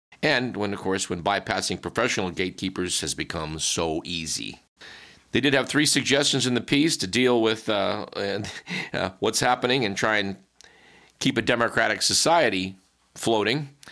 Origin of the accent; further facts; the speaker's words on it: California, United States; here in the Bay Area, in fact, in my hometown